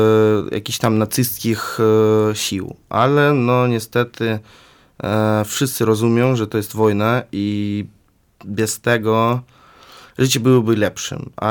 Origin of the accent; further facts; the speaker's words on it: Russia; Polish is a second language; wstyd mi mówić, że jestem Rosjaninem